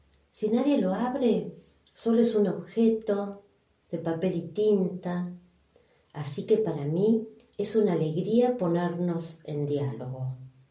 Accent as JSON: {"language": "Spanish", "region": "Neuquén", "country": "Argentina", "tie": "born there", "said": "Nací en Neuquén, cerca de las chacras, como la que aparece en este libro."}